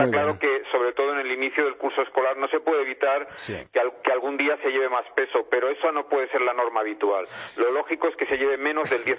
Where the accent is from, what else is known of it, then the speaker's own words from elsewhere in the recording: Palma de Mallorca, Balearic Islands, Spain; Yo soy de aquí, de Palma de Mallorca, de Baleares.